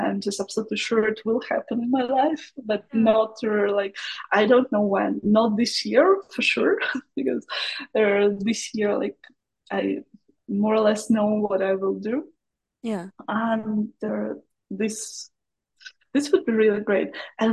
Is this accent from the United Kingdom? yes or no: no; Perm, Perm Krai, Russia; English is a second language; So I'm originally not from Moscow, and it's like it's a town. The name is Perm.